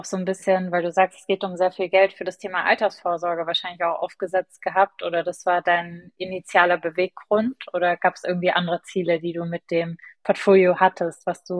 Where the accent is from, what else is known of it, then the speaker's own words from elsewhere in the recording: Ludwigsburg, Baden-Württemberg, Germany; weil ich komme ja aus Ludwigsburg, aber das ist nur Neckar-Gegend.